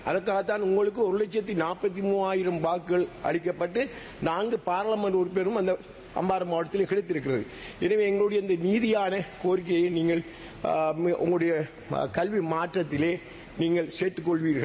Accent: Addalaichenai, Eastern Province, Sri Lanka; எனது சொந்த ஊரான அட்டாளச்சேரி மல்லி இருக்கு

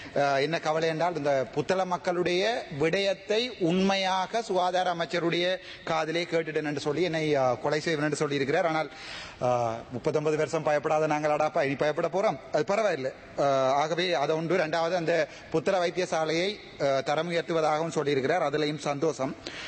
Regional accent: Sri Lanka; சகலமும் நிறைந்த ஒரு நாட்டில தான் நான் பிறந்து வளர்ந்து, நான் தமிழீழம் என்கிற நாட்டில தான் நான் என்னுடைய கால் பதிங்கியது 86 ஆண்டு.

